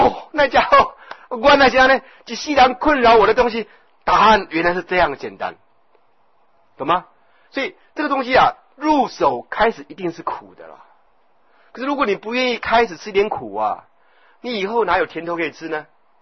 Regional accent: China; 火气对我们中国人来讲就是嗔呐

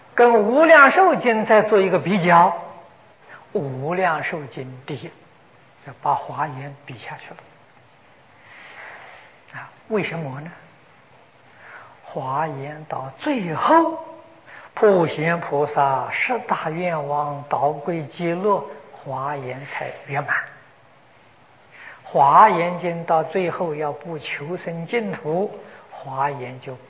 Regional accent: China; 我们中国人常讲一心一意，这个意象就是这个意思啊。

